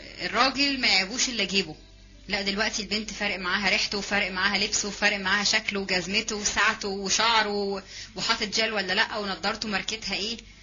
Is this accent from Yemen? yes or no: no; Egypt; احنا في عندنا في مصر هنا دلوقتي